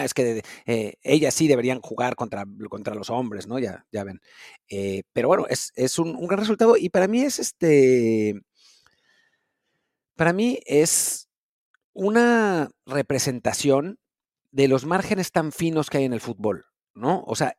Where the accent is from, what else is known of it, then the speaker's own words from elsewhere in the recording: Mexico; Y bueno, como mexicanos, hay que disfrutarlos porque la realidad es que no pasan mucho, ¿no?